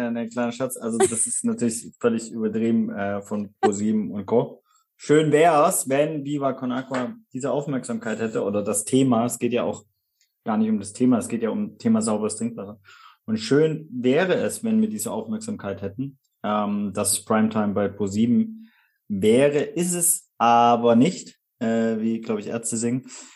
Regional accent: Baden-Württemberg, Germany; Wir sind alle zusammen im Schwabenländle aufgewachsen, sind dort zusammen zur Schule gegangen

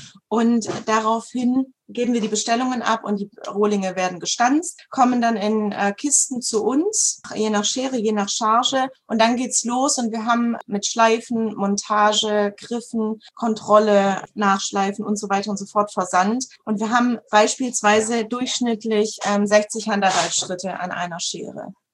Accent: Southern Germany, Germany; Ich komme aus Süddeutschland.

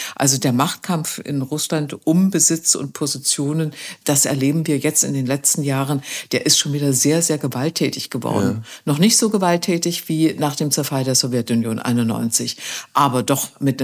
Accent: Germany; Ich bin in der DDR groß geworden.

